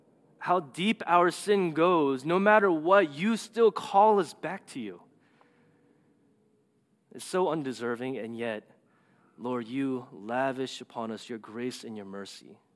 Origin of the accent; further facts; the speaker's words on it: East Coast, United States; I'm from the East Coast. Some people say I'm a bad driver.